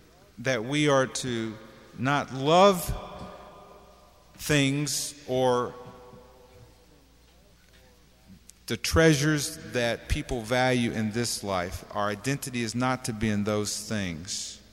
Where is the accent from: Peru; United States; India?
United States; I've felt guilty about being American, you know, so rich, so blessed, really, you've had everything, you know.